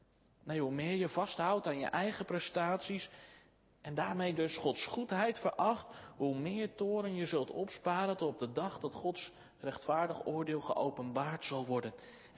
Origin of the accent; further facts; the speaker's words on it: Soest, Utrecht, Netherlands; ik ben zelf opgegroeid in Soest en dominee Verkoten was vroeger onze predikant.